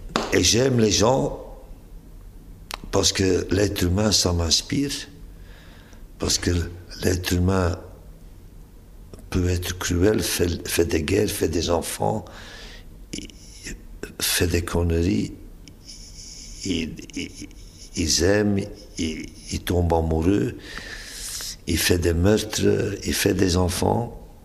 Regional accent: Ostend, Flanders, Belgium; born there; je suis né à Ostende, c'était un port, et j'ai rencontré des gens dont j'ai appris des langues à cause à Ostende.

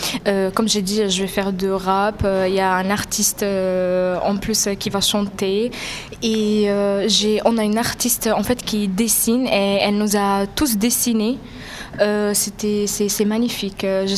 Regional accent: Sudan; French is a second language; je viens de Soudan.

